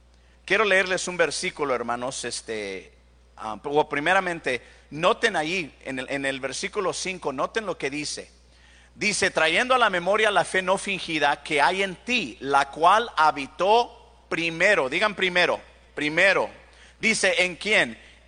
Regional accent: Dallas, Texas, United States; mi mamá venía a visitarme de Dallas, donde yo soy de Dallas.

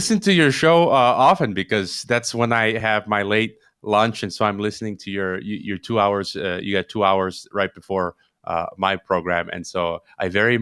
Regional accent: Chicago, Illinois, United States; moved away as an adult; now in Mexico; I'm originally from Illinois, Chicago, and I just somehow ended up in Mexico. I've been here for a decade, became a Mexican, and I expatriated.

